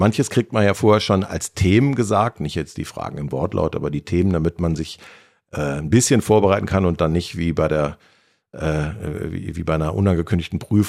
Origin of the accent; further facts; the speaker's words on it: Berlin, Germany; als Berliner, die Großstadt.